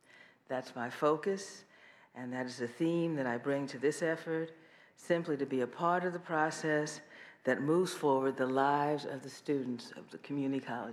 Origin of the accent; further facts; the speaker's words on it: Los Angeles, California, United States; I was born in Los Angeles and educated in the public and private schools in the area.